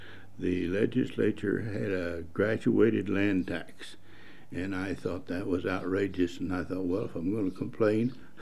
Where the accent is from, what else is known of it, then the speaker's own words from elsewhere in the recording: the South, United States; now in Montana, United States; I grew up in the South, so I grew up under Democrats.